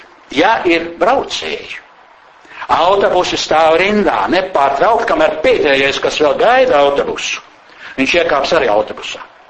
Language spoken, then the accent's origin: Latvian; Valmiera, Valmiera Municipality, Latvia; Šis studiju kurs pirmoreiz sākās 1997. Gadā manā dzimtajā pilsētā Valmierā.